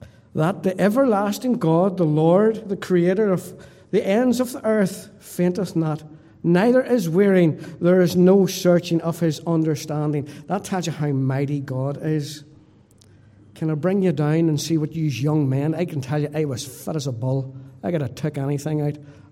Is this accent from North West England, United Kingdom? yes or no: no; Donaghcloney, Northern Ireland, United Kingdom; But I was brought up in Donnacloney. It's a little village. It's one of them places where everybody knew everybody.